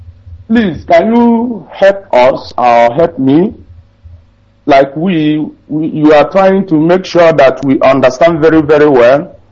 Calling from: Malaga, Andalusia, Spain; Yes, I'm calling from Malaga, Spain.

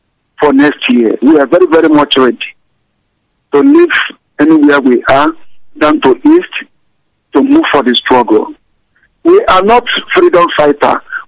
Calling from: Lagos, Nigeria; so I'm calling from Lagos

